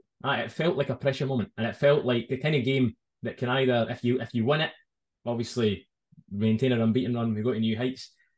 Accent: Scotland, United Kingdom; I'm born and bred in Kenlan, so Falkirk is the local club, other than the juniors.

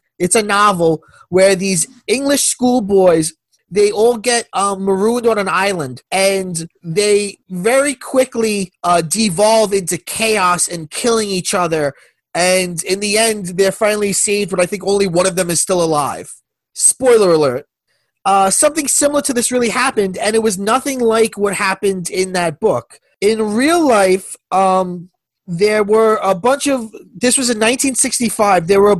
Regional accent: United States; accent: American; And they heard my American accent and must have thought that I was bothering her.

